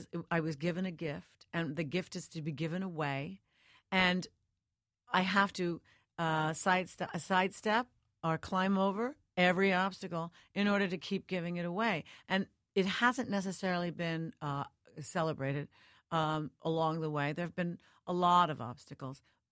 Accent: Northport, New York, United States; when I was growing up, even though I grew up in Northport, which is only like 42 miles from the city, it was still fairly far away.

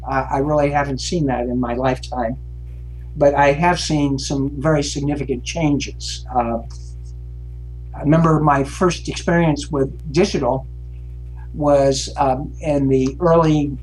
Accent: Lafayette, California, United States; growing up in Lafayette, in the suburbs of Lafayette, we were out in the valley, and so we had a 40-foot mast antenna for our television

